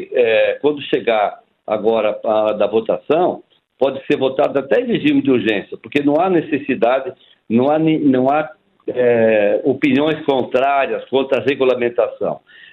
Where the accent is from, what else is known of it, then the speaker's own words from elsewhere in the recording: Foz do Iguaçu, Paraná, Brazil; Eu sou natural de Foz do Iguaçu